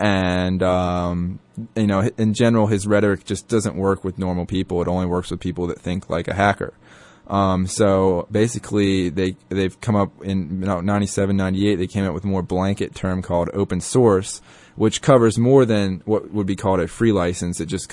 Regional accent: Virginia, United States; also born or lived in Australia; I was only there as a baby, though. I was pretty much raised in the good old USA.

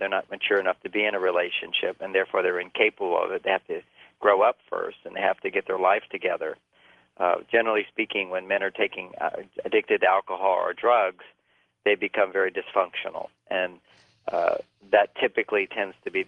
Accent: Houston, Texas, United States; I know that's a concern growing up in Houston.

